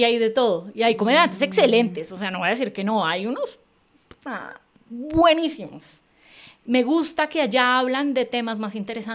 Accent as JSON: {"language": "Spanish", "region": "Bogotá", "country": "Colombia", "said": "En Bogotá es más frío. No sé si es porque yo soy de Bogotá, tal vez."}